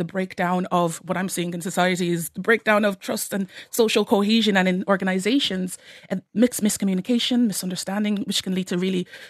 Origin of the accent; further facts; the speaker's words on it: Ireland; I grew up in Ireland myself, I'm Nigerian and by ethnicity